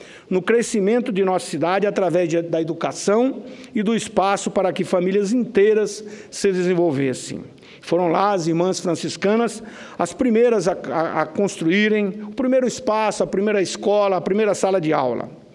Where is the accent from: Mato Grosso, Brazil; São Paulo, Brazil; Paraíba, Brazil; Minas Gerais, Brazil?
Mato Grosso, Brazil; Rondonópolis; minha cidade natal, Rondonópolis, localizada a 200 quilômetros de Cuiabá, na região sul de Mato Grosso.